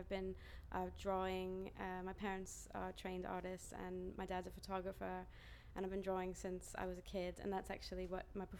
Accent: New York City, New York, United States; moved away as an adult; now in London, United Kingdom; I'm 32 years old. I'm from New York City, but I live in London.

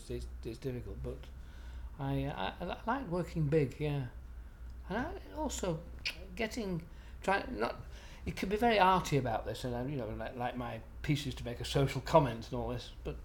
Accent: Stockport, North West England, United Kingdom; I'm 71 and from Stockport.

